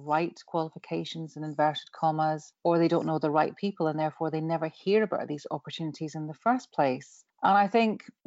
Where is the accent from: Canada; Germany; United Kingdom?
United Kingdom; Glasgow, Scotland; born there; also born or lived in Bristol; I was born in Glasgow. I went to university in Bristol